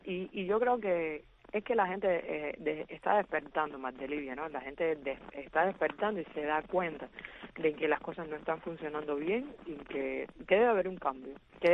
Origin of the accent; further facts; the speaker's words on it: Cuba; que nuestro pueblo pudiera gozar de todas las cosas buenas que nos merecemos como cubanos